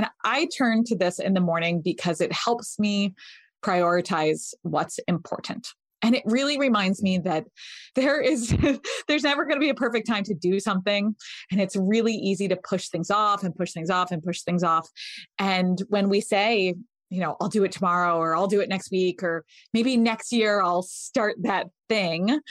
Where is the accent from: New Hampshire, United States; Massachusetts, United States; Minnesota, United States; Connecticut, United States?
Connecticut, United States; I grew up in Connecticut.